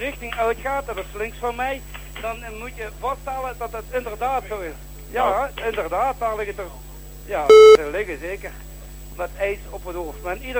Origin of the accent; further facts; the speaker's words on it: Belgium; wij bevinden ons nu toch in een klimaat waar we eigenlijk ons toch niet goed als echte Belgen in vinden.